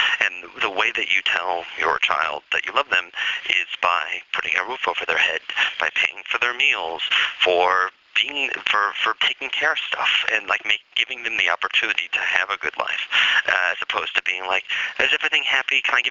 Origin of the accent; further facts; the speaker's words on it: Midwest, United States; because I'm from the Midwest. We don't know what our nationality is. We're just from the Midwest